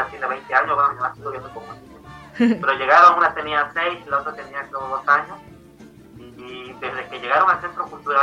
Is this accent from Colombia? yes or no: no; Chinameca, Mexico; me pareció muy oportuno llevar ciertas acciones aquí en mi pueblo, ¿no? Luego nos vamos aquí hicimos un festival en Chinameca